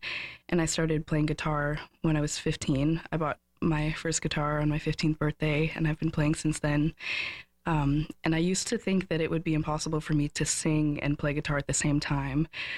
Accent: Atlanta, Georgia, United States; And I'm from Atlanta, Georgia, and I moved to Kingston about 3 years ago.

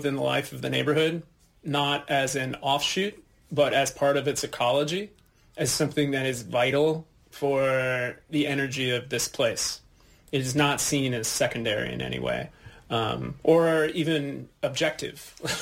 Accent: New York City, New York, United States; now in Minneapolis, United States; my wife grew up in Minneapolis, not far from where we live. I'm from New York City originally.

